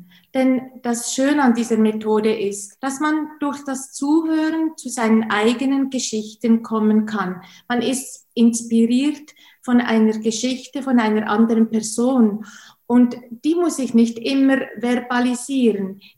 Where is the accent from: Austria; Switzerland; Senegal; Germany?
Switzerland; Wie Sie bereits gesagt haben, komme ich aus der Schweiz. Ich lebe in der Nähe von Solothurn. Das ist eine kleine Stadt, aber man sagt immer, es sei die schönste Barockstadt der Schweiz. Ich bin 52 Jahre alt